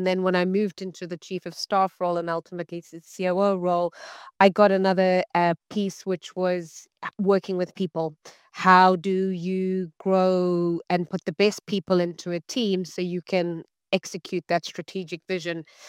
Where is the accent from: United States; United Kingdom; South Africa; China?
South Africa; So as you mentioned, I'm from South Africa. I grew up in a home where my dad was an entrepreneur.